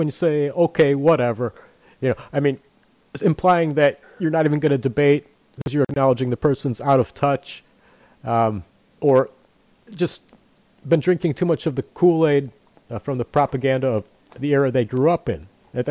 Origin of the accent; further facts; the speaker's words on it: Chicago, Illinois, United States; born there; I'm ashamed of that, but hey, I was born here. If that's an excuse, I was born in Chicago. What can I say? Huh? Get over it, right? There, I got my accent on.